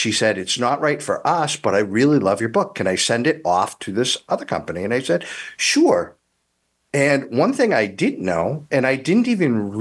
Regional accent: New England, United States; Like I remember growing up in the New England winters, and she put a kiddie pool downstairs

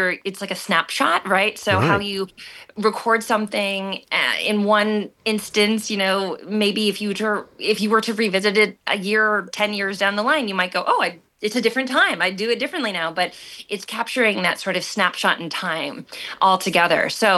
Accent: Massachusetts, United States; I was from Massachusetts, and I was lucky to grow up going to the NEC New England Conservatory Prep Program.

